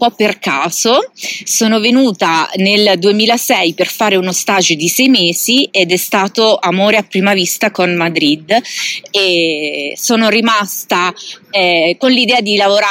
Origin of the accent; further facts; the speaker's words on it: Basilicata, Italy; moved away as an adult; now in Milan, Italy; Andare a studiare a Milano, a più di 800 chilometri dal mio paese di origine in Basilicata, mi ha aperto un nuovo mondo, un mondo di opportunità.